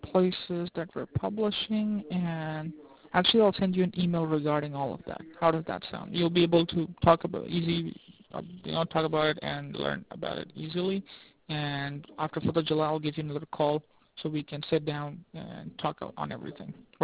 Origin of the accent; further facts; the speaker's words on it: South Africa; I'm actually South African.